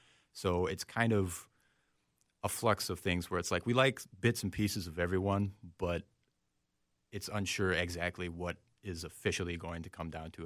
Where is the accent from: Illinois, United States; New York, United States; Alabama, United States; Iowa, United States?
Iowa, United States; No, I'm actually from Iowa.